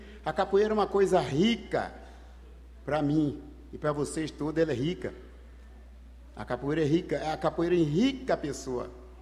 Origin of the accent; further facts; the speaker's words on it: Bahia, Brazil; Eu vim da Bahia, com essa bagagem